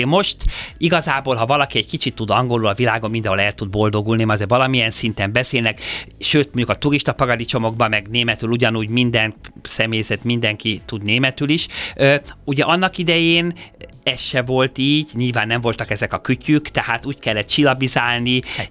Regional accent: Hungary; amikor megtudták, hogy magyarok vagyunk

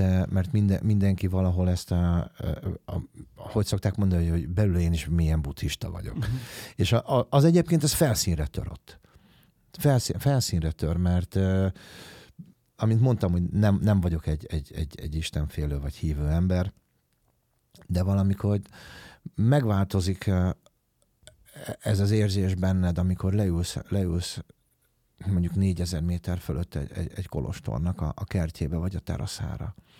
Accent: Hungary; mert ugye én ide születtem, itt nőttem föl Magyarországon, mindenem ide köt

